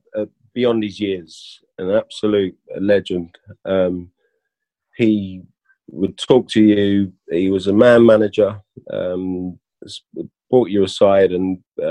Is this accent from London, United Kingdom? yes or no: yes; Shepherd's Bush, London, United Kingdom; born there; Yeah, so I was born in Shepherd's Bush. If anyone doesn't know it, Shepherd's Bush is near Notting Hill Gate, where the carnival is held every year.